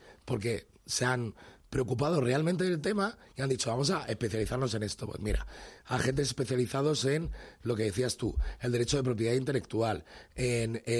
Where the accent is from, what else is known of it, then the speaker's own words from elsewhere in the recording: Castile, Spain; yo que soy castellano